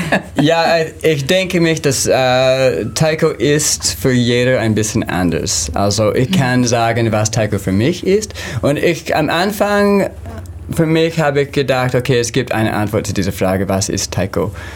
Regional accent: Utah, United States; born there; German is a second language; Aber ich bin in Amerika geboren, in Utah.

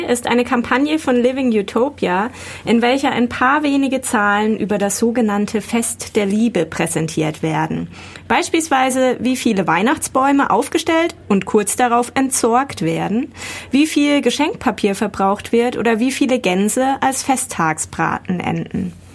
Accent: Baden-Württemberg, Germany; als Schwäbin kennt man Linsen meist nur mit Rauchfleisch

